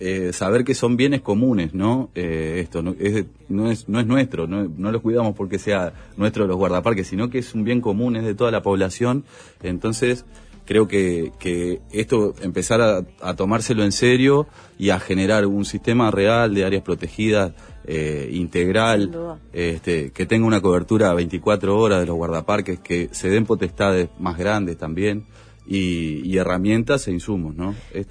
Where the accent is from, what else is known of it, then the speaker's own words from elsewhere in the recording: Montevideo, Uruguay; No. No, yo soy de Sayago.